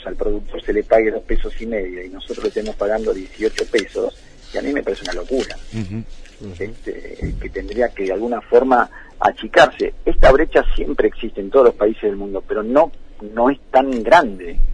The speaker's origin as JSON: {"language": "Spanish", "country": "Argentina"}